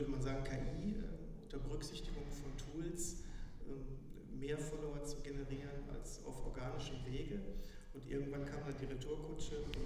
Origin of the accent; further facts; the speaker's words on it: Duisburg, North Rhine-Westphalia, Germany; Ich bin gebürtiger Duisburger, die Stahlhütte, die lag nah.